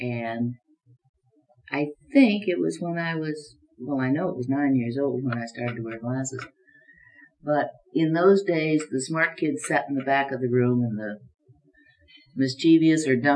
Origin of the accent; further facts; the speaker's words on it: St. Louis, Missouri, United States; born there; I was born in St. Louis, Missouri, on August 29th, 1917.